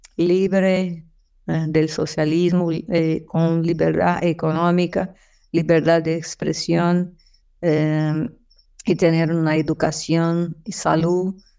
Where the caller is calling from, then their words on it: São Paulo, Brazil; Soy de San Pablo.